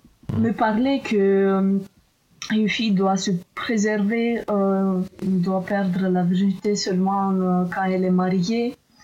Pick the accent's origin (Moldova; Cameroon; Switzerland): Moldova; now in France; Moi, je viens de la Moldavie, pays de l'Est, et je pensais que, comme nous, on est un pays conservatif